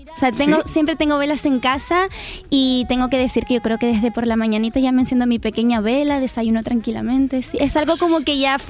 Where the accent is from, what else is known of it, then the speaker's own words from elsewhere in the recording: Gáldar, Canary Islands, Spain; que vivió en la isla, en Gran Canaria, en Galdar, exactamente en mi pueblo